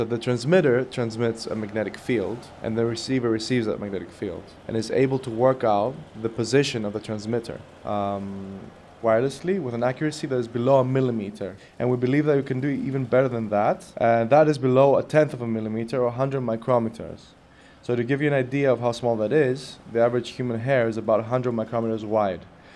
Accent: Greece; the house I grew up in was earthquake-proof. It was well-designed, as I would say most houses are in Greece, where I'm from.

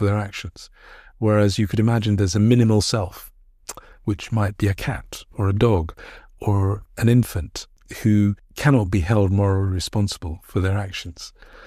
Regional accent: Birmingham, West Midlands, United Kingdom; also born or lived in Bangladesh; I'm someone born originally in Bangladesh. I grew up in Birmingham.

